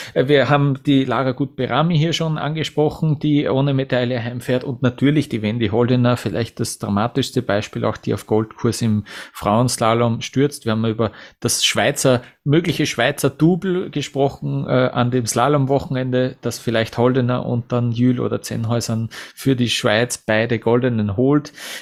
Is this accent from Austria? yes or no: yes; Vienna, Austria; Für mich als Wiener